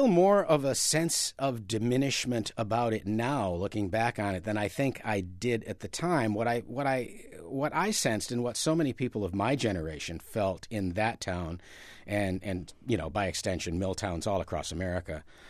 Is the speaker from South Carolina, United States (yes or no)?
no; Gloversville, New York, United States; also born or lived in Johnstown, United States / Altoona, United States / Waterville, United States / Tucson, United States; I was born in Johnstown, New York, small town, and grew up right nearby in Gloversville.